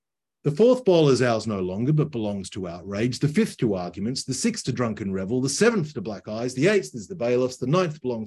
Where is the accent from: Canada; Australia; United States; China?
Australia; As an Australian, I kind of compare it in my mind to Gallipoli.